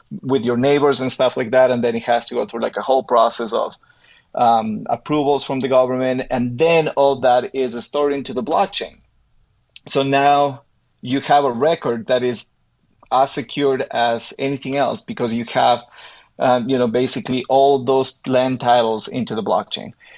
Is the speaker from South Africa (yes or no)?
no; Ecuador; moved away as an adult; now in United States; I'm originally from Ecuador. I've been here in the States for about like 17 years, I think. I came to study at BYU, met my wife at BYU. She's from Utah, so we just stayed here.